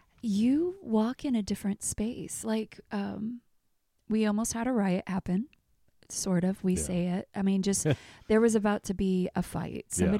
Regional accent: Kansas City, Missouri, United States; I'm from Kansas City. Like, literally, like, this is where I'm from.

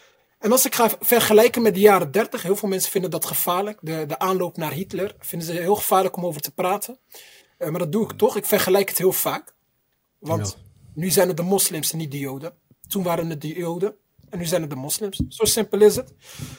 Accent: Tangier, Tanger-Tetouan-Al Hoceima, Morocco; ik heb veel van mijn jeugd meegemaakt daar. Ik kom uit Tanja ook, dus ik ken de stad heel goed.

